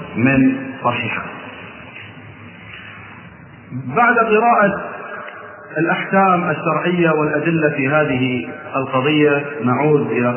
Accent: Kuwait; إلى أن تصل الحالة كما وصلت عندنا في الكويت

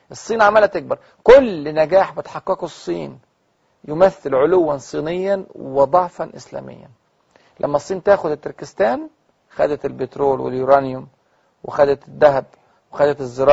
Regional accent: Egypt; والموظفه بتاعت البنك عرفت ان انا من مصر

